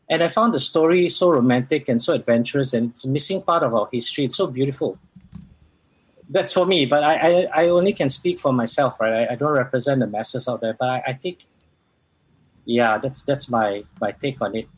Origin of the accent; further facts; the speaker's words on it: Malaysia; as a Malaysian